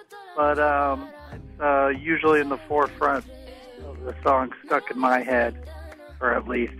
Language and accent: English; Nashville, Tennessee, United States; I'm from Nashville, and I'm calling to say